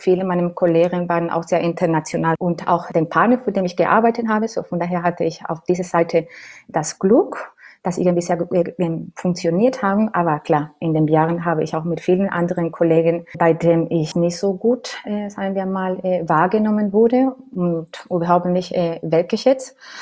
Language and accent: German; Andalusia, Spain; German is a second language; moved away as an adult; ich komme sprunglich aus Spanien. Meine Wurzeln liegen im Südspanien, Andalusien, zwischen zwei Städten, Sevilla und Cádiz.